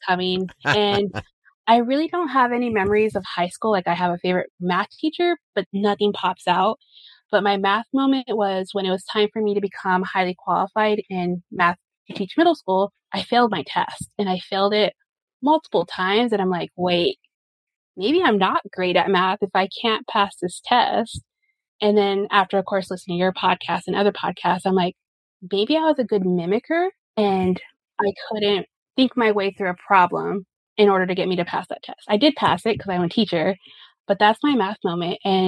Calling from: Phoenix, Arizona, United States; All right. So I'm currently coming from Phoenix, Arizona.

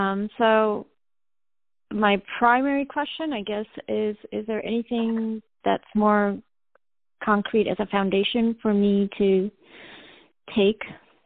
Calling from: North Carolina, United States; North Carolina.

